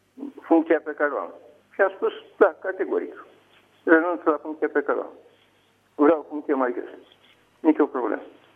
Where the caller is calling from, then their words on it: Bucharest, Romania; din București.